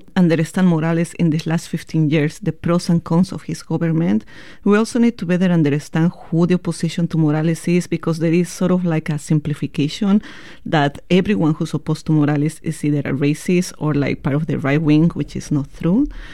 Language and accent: English; Bolivia; I am from Bolivia. I am also very proud of my indigenous roots. My grandmothers were mujeres de pollera, meaning they were indigenous women. And both of my parents speak Quechua, one of the indigenous languages from Bolivia.